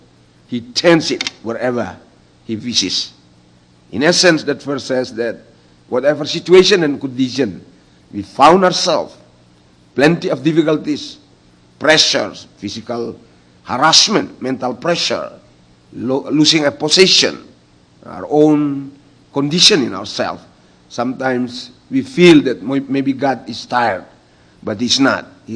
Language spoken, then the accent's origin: English; Indonesia; English is a second language; We come from Indonesia.